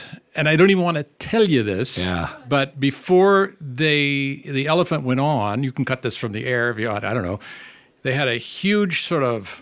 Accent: California, United States; also born or lived in Texas; We grew up in Orange County, California.

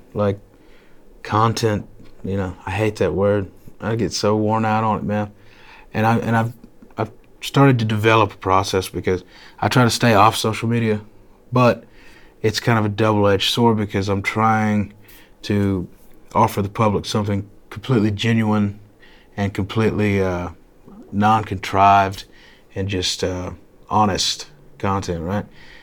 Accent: Greenville, South Carolina, United States; I'm from Greenville, and you know, we share a water tower, so, and an airport.

